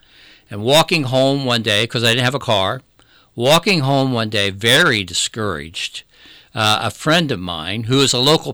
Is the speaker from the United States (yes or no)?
yes; Marion, United States; I was born in Marion, 1953. Actually, I was born in this building, I believe.